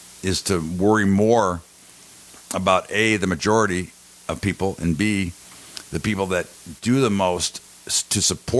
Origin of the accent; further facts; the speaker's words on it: United States; I just I'm an American first before anything. I'm an American.